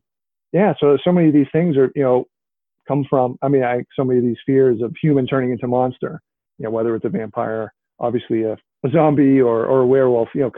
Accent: Massachusetts, United States; even growing up near Boston, like, in the 80s, it never felt like there was a lot of Boston things.

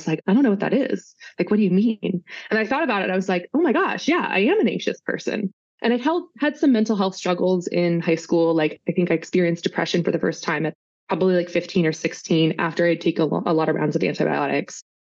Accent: San Diego, California, United States; I went home. I'm from San Diego

